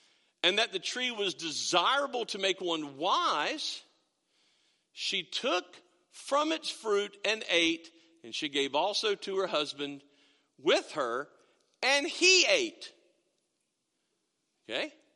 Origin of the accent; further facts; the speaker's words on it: United States; We're teenage boys. Of course our feet stink. Our feet are sweaty. We're from Washington County, you know.